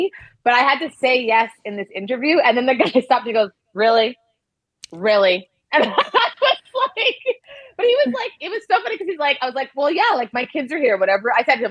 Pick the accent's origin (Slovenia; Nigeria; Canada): Canada; now in United States; I grew up in Canada where like, you know, God, I've never, people don't walk around with guns.